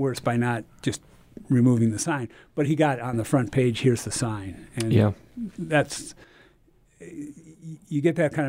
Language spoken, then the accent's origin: English; Chicago, Illinois, United States; I was raised in Chicago, you know, and when I was 13, I knew how much money you had to drop with the alderman to get your driveway curb cut